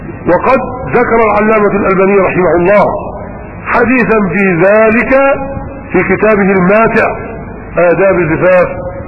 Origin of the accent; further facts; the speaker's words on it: Egypt; البرانس اللي يسموه الزعبوط عندنا في مصر هنا يسموه الزعبوط